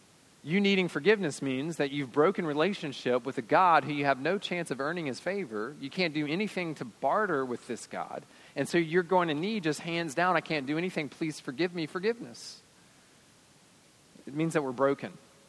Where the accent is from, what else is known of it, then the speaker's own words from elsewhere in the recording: the South, United States; I'm a Southerner, and so I've learned to hide that.